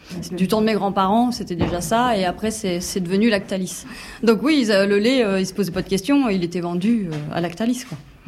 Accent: France; j'ai 38 ans et du coup moi je suis originaire du Perche, j'ai toujours vécu dans le Perche

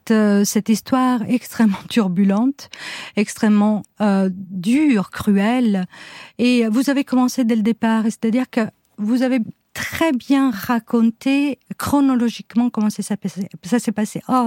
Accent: Italy; French is a second language; now in France; si je vivais en France depuis très longtemps. Dans une langue qui n'était pas la mienne, donc moi je suis italienne, le français était parfait pour ça.

